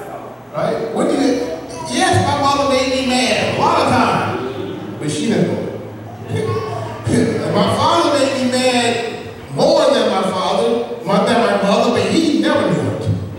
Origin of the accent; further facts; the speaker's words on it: Atlanta, Georgia, United States; Well, I grew up down in Georgia, Atlanta.